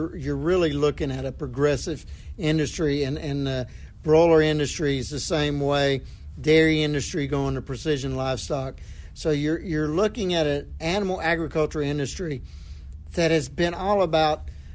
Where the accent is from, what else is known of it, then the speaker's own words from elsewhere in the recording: Oklahoma, United States; Well, I'm from Southwest Oklahoma, so I'm in Oklahoma State, then Clemson, and then West Virginia University.